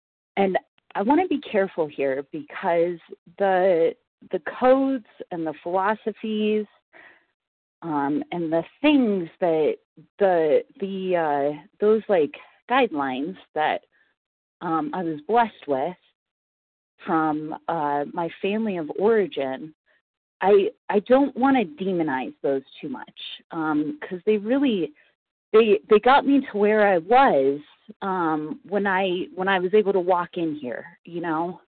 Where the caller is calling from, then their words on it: Gunnison, Colorado, United States; I'm a recovered compulsive overeater, and I'm calling in from Gunnison, Colorado.